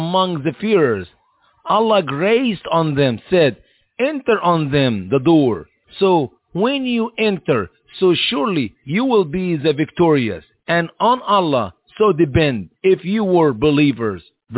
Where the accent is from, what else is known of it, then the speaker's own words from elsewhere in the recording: Egypt; after Moses and the Jewish people left my home country, Egypt, after 400 years of slavery.